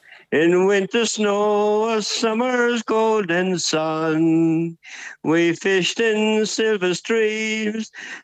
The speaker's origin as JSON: {"language": "English", "town": "Limerick", "region": "Munster", "country": "Ireland", "tie": "born there", "said": "I was born in Limerick, and I've always sing"}